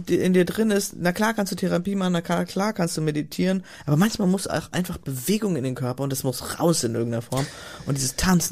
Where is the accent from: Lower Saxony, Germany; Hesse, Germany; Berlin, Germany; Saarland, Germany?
Hesse, Germany; Frankfurt; also born or lived in Freiburg; ich habe in Freiburg studiert, ich bin in Frankfurt groß geworden, ich habe in Freiburg studiert.